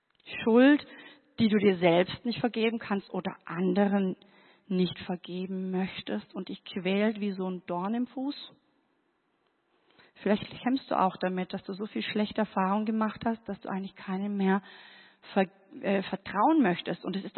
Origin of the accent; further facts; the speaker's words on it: Bavaria, Germany; ich bin an der Grenze aufgewachsen. Oben waren wir abgeschnitten von Sachsen, rechts abgeschnitten von der Tschechoslowakei.